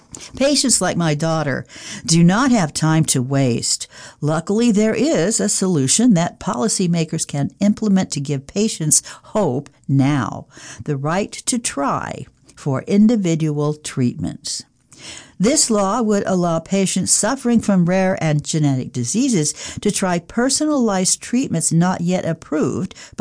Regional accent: Arizona, United States; The law has already passed in Nevada and my home state of Arizona with overwhelming bipartisan support

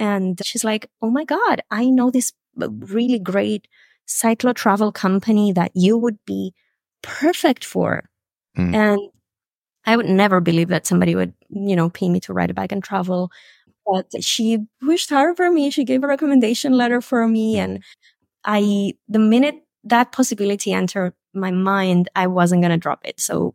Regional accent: Cyprus; moved away as an adult; also born or lived in United Kingdom; growing up in Cyprus, living at the age of 18 to go study in the UK

